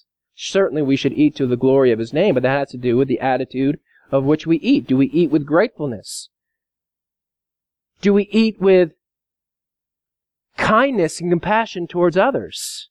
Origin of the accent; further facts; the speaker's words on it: Scotland, United Kingdom; I can say that because I'm Scottish myself.